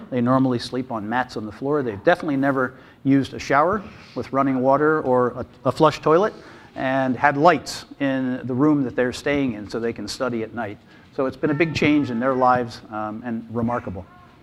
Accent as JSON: {"language": "English", "town": "Plymouth", "region": "Michigan", "country": "United States", "said": "Well, they told you I'm from Plymouth, Michigan, which is a suburb of Detroit."}